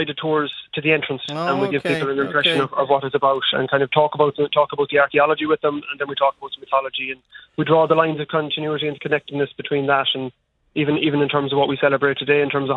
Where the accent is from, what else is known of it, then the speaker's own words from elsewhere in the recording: Ireland; that's the deep tiedness that we have as Irish people to the land and everything that revolves around that, and these celebrations, these festivals are stitched into